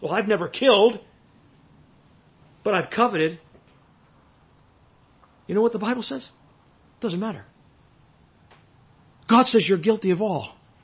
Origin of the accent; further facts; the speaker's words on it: Canada; I came from Canada, traveled on a plane to come here to have these meetings